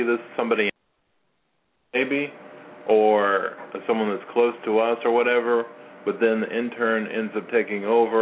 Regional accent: the South, United States; I'm from the South.

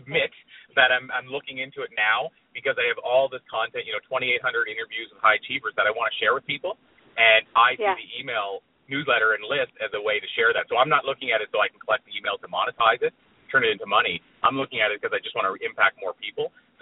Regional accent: Prince Edward Island, Canada; I'm from Meat Potatoes PEI, Prince Edward Island, smallest province in Canada.

